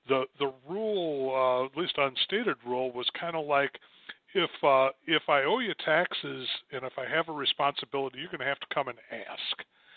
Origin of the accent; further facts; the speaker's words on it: South Dakota, United States; So I did notice that that my home state of South Dakota is a member